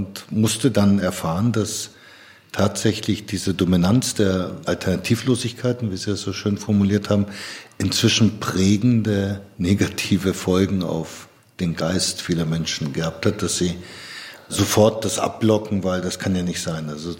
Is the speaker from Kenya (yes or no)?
yes; Kenya; Ich war neulich wieder in Kenia, wo ich aufgewachsen bin.